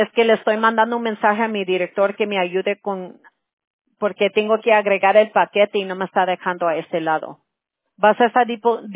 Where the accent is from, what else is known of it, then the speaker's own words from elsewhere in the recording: California, United States; Yo soy de aquí, de California, pero mi abuelo, bueno, mis dos abuelos, mi abuelo materno, él era de Chihuahua